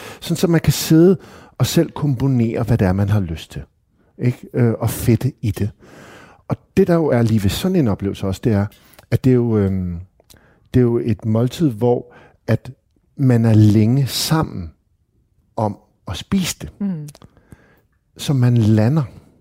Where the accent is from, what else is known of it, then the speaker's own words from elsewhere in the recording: Amager, Capital Region of Denmark, Denmark; Det betyder, at jeg er født og opvokset på Amager.